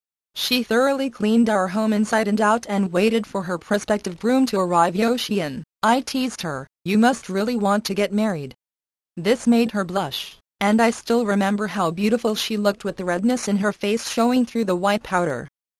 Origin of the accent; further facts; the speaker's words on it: North Korea; moved away; I once visited North Korea for a short while, in 1991. I went to my hometown for the first time in 48 years